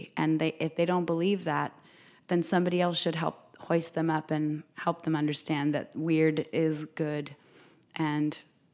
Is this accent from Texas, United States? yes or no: no; Vermont, United States; Well, listen, I grew up in Vermont. I've worked on dairy farms.